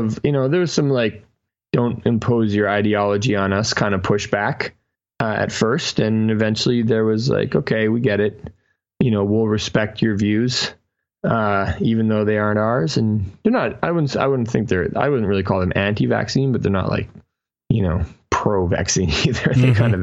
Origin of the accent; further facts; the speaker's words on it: Vancouver, British Columbia, Canada; I'm from Vancouver. So, pretty standard version of spirituality for Vancouver is what I grew up around.